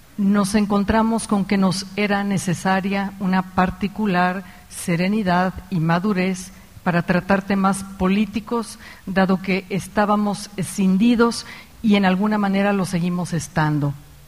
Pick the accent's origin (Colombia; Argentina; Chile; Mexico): Mexico; Vengo de México, un país que sobre todo a raíz de su pasado proceso electoral ha vivido una fractura